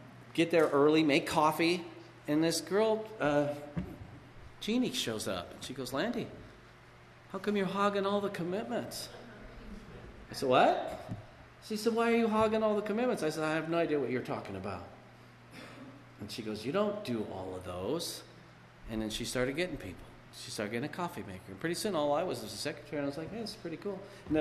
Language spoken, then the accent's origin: English; Lancaster, United States; born there; You know, I was born here in Lancaster, and I'm ready to go.